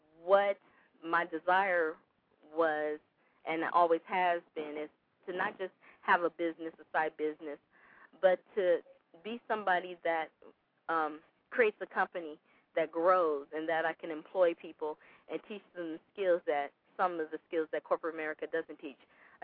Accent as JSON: {"language": "English", "town": "Pomona", "region": "California", "country": "United States", "tie": "born or raised there", "said": "Small little town in California called Pomona, between the Inland Empire and Los Angeles. And can I say I grew up in Pomona"}